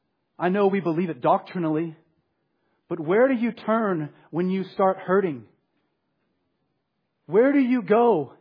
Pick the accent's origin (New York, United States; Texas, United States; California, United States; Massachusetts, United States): Texas, United States; I'm a Texan, so everything's bigger and better in Texas.